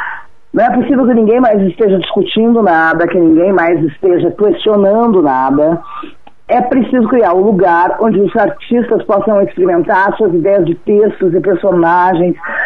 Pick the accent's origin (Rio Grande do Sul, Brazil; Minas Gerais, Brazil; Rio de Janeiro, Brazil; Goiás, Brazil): Rio Grande do Sul, Brazil; now in São Paulo, Brazil; eu sou gaúcha, né? Quando eu cheguei em São Paulo, eu comecei a trabalhar de garçonete